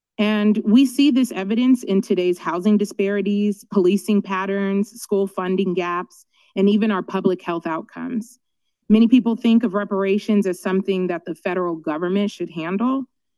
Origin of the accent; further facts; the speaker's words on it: Oakland, California, United States; I am a Black woman. I am from Oakland, so I am an Alameda County resident.